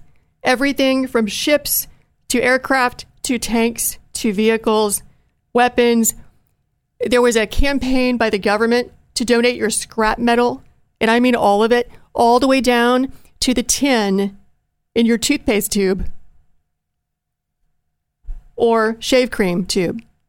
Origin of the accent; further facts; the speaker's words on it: Ohio, United States; I'm from the Rust Belt of Ohio. I'm from the steel mills, coal mines, railroading towns of Ohio.